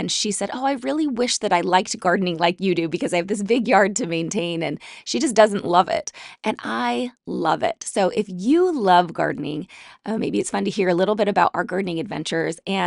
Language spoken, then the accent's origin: English; Salt Lake City, Utah, United States; I grew up in Salt Lake City in a really conservative religion, in a very modest and pure purity-related culture